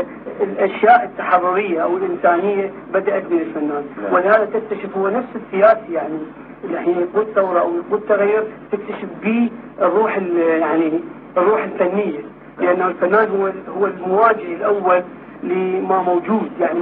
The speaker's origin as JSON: {"language": "Arabic", "country": "Iraq", "said": "إحنا كعراقي نتمنى أن تتغير يعني هاي السلطة"}